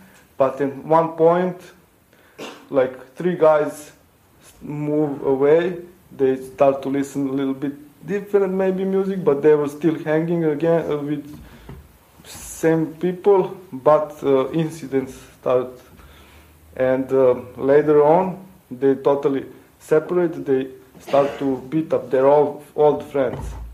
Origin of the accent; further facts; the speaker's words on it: Belgrade, Serbia; English is a second language; I will talk now about Belgrade because I'm from Belgrade.